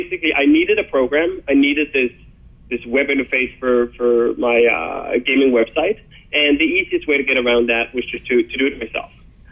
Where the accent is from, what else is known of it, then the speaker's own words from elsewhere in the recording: Copenhagen, Capital Region, Denmark; I was in Denmark at the time, born and raised in Copenhagen, sitting in Copenhagen